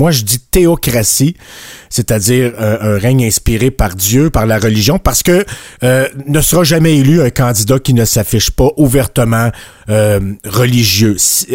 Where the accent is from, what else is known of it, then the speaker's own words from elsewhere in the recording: Quebec, Canada; Juste quand on a grandi là au Québec, les émissions qui venaient de la France ou produites par le Québec, tu sais, ça s'adressait à l'imaginaire, au développement de l'enfant